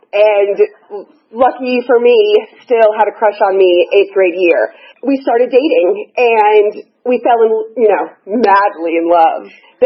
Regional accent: New York City, New York, United States; born there; also born or lived in Brooklyn; I was born in Greenwich Village, New York. I lived in Brooklyn till I was four.

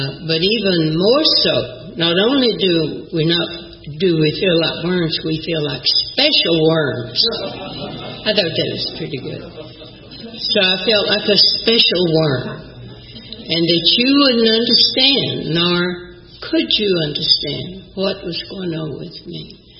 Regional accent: LaGrange, Georgia, United States; born there; I was born in LaGrange, Georgia. Married at 16. Had 3 children.

